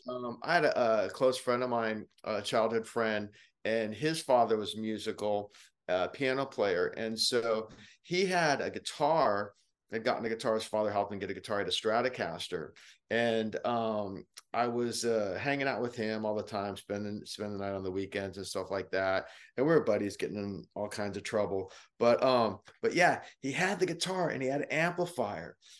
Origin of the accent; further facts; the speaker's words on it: Berkeley, California, United States; And I was lucky growing up in Berkeley. In the Bay Area, because it was a pretty groovy hippie town, so there's a lot of record stores and stuff like that.